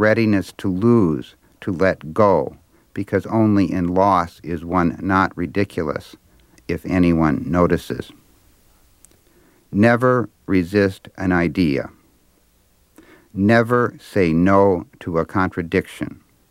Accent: Minnesota, United States; born or raised there; moved away as an adult

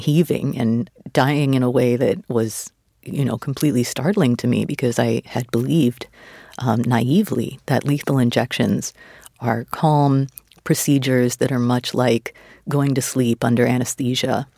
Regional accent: Texas, United States; born or raised there

